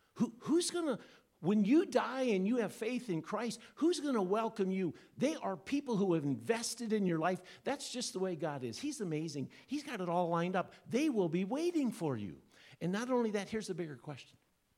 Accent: Iowa, United States; As many of you know, I grew up in Iowa, and Dad died when I was 14.

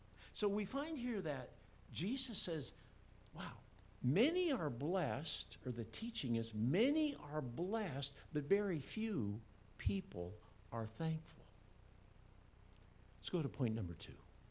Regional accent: Iowa, United States; Growing up in Iowa, my mom washed all my football uniforms, and she fed me and did all that stuff.

